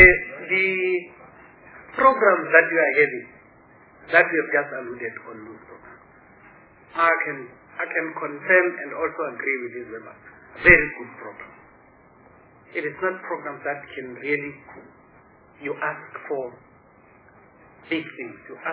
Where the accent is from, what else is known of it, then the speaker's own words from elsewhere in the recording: South Africa; I must say, I'm a South African, I must be proud of that.